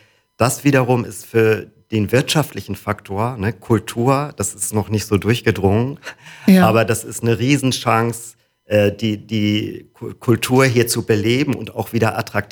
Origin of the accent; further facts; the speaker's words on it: Kiel, Schleswig-Holstein, Germany; moved away as an adult; also born or lived in Berlin; now in Wilster, Germany; Ja, ich bin geboren in Kiel und aufgewachsen in Kiel und dann mit 20 nach Berlin gegangen und habe dort als Musiker gelebt und gearbeitet, 30 Jahre.